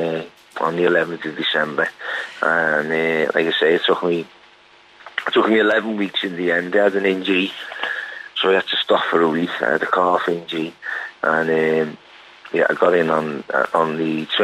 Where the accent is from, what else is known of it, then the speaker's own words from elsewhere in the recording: Liverpool, North West England, United Kingdom; now in London, United Kingdom; obviously, I'm from Liverpool, but I live in London